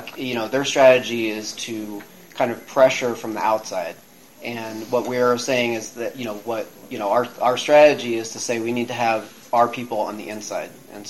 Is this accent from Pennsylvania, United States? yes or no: yes; Philadelphia, Pennsylvania, United States; you know, I'm from Philly originally. I moved away and lived away for a very long time. I came back and now I'm trying to execute the strategy.